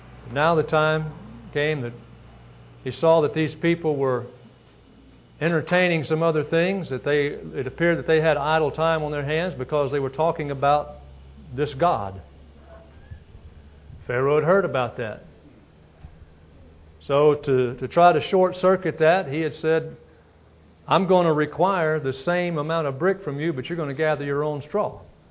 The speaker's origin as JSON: {"language": "English", "region": "Louisiana", "country": "United States", "said": "I'm from LaRonge, Louisiana."}